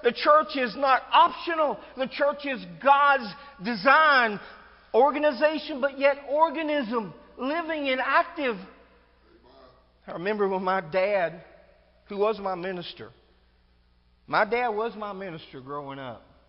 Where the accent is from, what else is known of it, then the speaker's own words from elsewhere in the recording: Greensboro, North Carolina, United States; My dad became a minister out of Greensboro. We grew up in Greensboro.